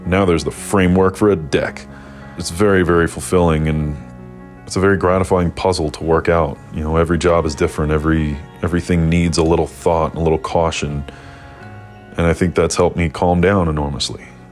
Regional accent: Nashville, Tennessee, United States; also born or lived in Denver / Savannah; Like, I moved from Denver back to Nashville, where I'm from, then to Savannah, Georgia, then back to Denver.

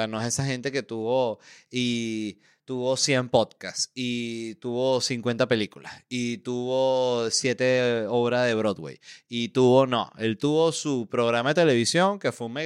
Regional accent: Venezuela; para todas las personas que somos venezolanos, y no solo los venezolanos, nos pasa a todas las personas que venimos de gobiernos autoritarios de izquierda

